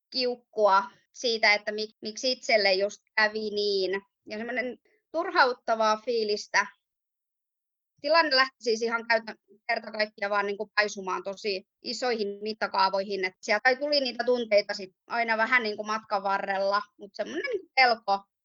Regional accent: Turku, Southwest Finland, Finland; Elikkä olen turkulainen, ihan missä muu olen koskaan asunutkaan, enkä täältä ikinä tule poistumaan tästä kaupungista.

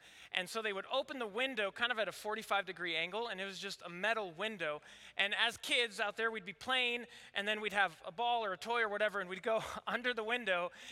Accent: Mexico; Growing up in Mexico, there's no grass in front or behind your house. All there is concrete.

